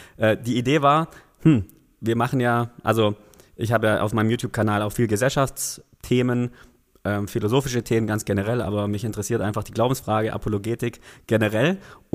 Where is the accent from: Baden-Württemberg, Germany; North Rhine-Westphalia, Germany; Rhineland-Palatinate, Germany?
Baden-Württemberg, Germany; accent: Swabian; Also ich schwebel so leicht, aber so der richtige Schwabe bin ich nie.